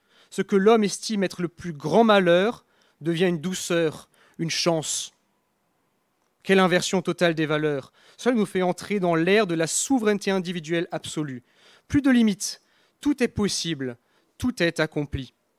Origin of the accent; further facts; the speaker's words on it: France; je suis français, un sénateur français